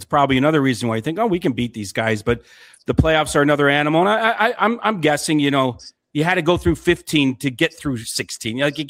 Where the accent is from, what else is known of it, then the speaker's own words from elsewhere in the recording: Chicago, Illinois, United States; And now you know what my childhood was like. I grew up in Chicago.